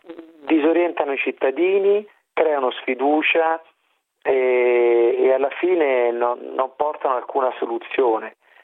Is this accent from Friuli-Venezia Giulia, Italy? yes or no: no; Naples, Campania, Italy; born there; Capisco la situazione difficile della Campania, conosco bene quella regione, sono nato a Napoli